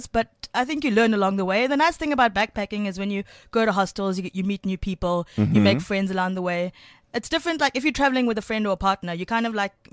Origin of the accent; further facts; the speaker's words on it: South Africa; as South Africans, and I'm proudly South African, I love traveling in South Africa.